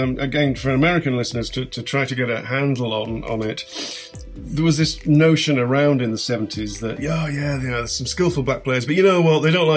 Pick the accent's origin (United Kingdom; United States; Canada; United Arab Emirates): United Kingdom; England; I was living in Paris. I'm English.